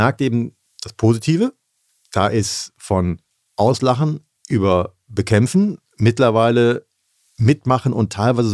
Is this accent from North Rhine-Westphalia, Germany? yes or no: yes; Düsseldorf, North Rhine-Westphalia, Germany; born there; Gebürtiger Düsseldorfer bin ich.